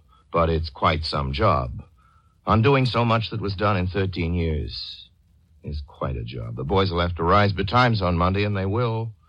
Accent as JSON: {"language": "English", "region": "England", "country": "United Kingdom", "also_born_or_lived": "London", "moved": "as an adult", "lives_now": "Victoria, Canada", "said": "I'm an English girl, and I married a Canadian flyer in England in 42."}